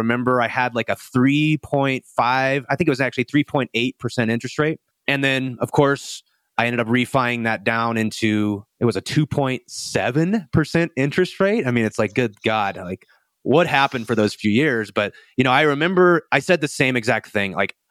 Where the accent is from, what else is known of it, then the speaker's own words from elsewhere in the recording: Southeast, United States; now in Denver, United States; I grew up in the Southeast where things were just newer. Here in Denver, you know, you have a lot of these older homes.